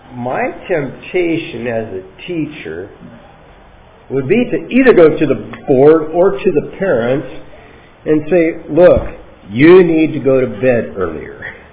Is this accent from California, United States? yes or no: yes; California, United States; I'm from California, so that's kind of a sensitive subject.